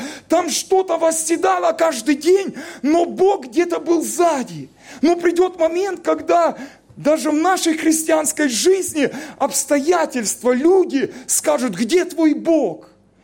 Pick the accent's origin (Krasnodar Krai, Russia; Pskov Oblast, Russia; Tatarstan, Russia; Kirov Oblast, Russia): Krasnodar Krai, Russia; я сам родом из Краснодарского края, Северный Кавказ